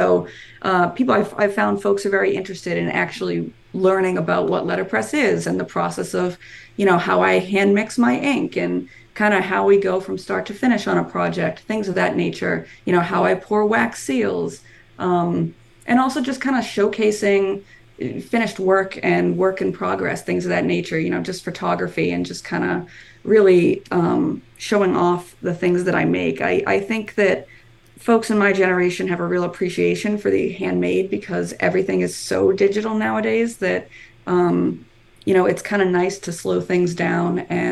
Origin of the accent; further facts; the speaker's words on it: New England, United States; I'm from New England, and a newspaper up there used to write a series called Score Stories, and I used to read them.